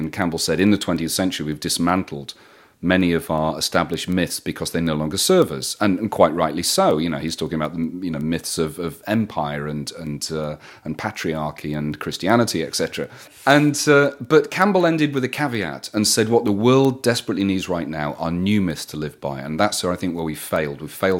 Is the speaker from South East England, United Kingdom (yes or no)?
no; Scunthorpe, Yorkshire and the Humber, United Kingdom; also born or lived in Doncaster / Coventry; despite growing up in Scunthorpe, Doncaster and Coventry